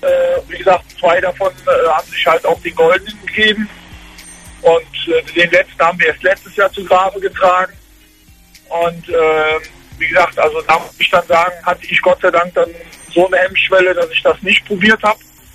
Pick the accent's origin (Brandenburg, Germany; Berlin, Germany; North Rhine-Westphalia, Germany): North Rhine-Westphalia, Germany; ich komme aus dem Kölner Raum, gerade Karneval